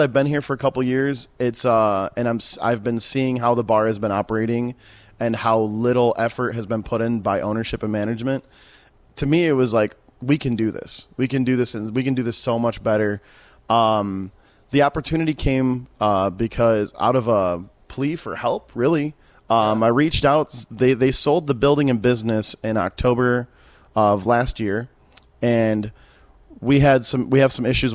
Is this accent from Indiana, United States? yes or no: no; Detroit, Michigan, United States; moved away; So I grew up in Detroit and moved here about 7 years ago.